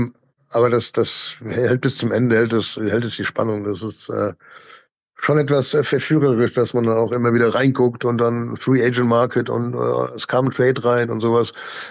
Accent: Mainz, Rhineland-Palatinate, Germany; Da gab es noch Amis bei uns in Mainz.

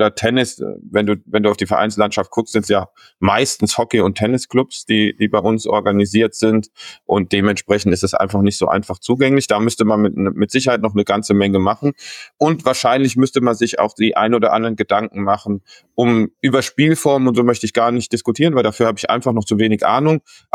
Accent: Baden-Württemberg, Germany; born there; ich bin jetzt Mitte 40 als gebürtiger Schwab.

